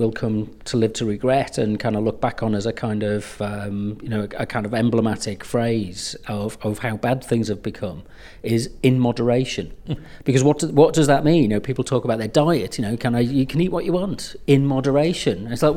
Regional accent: Liverpool, North West England, United Kingdom; You know, I come from Liverpool, you learn to go to the pub, everything's about boozing

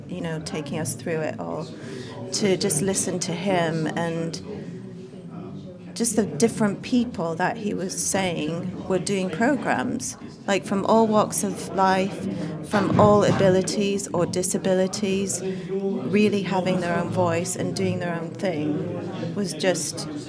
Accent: Canada; interviewing local bands, where I grew up in Canada.

